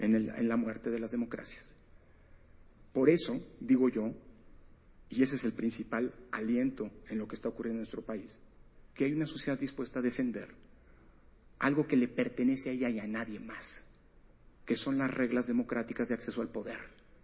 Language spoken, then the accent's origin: Spanish; Mexico; Y es un privilegio como mexicano escuchar a politólogos